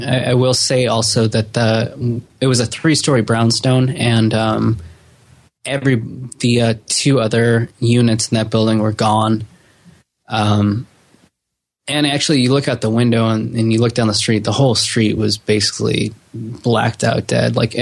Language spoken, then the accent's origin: English; Rochester, New York, United States; I wasn't able to go back to my hometown, my home city, Rochester, New York, that year because I was just starting a new job.